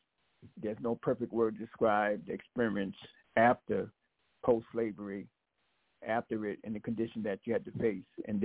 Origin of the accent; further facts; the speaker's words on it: South Carolina, United States; I grew up in South Carolina during Jim Crow.